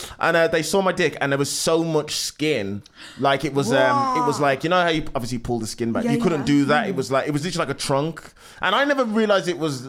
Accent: West Midlands, United Kingdom; I know, I'm from Albury, Black Country.

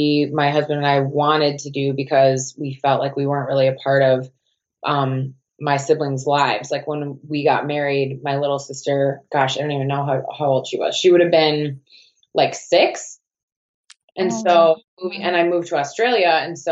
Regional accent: Milwaukee, Wisconsin, United States; I grew up in Milwaukee.

